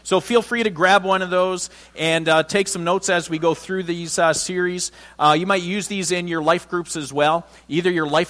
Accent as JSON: {"language": "English", "region": "Saskatchewan", "country": "Canada", "tie": "born or raised there", "said": "maybe it's because I grew up in Saskatchewan."}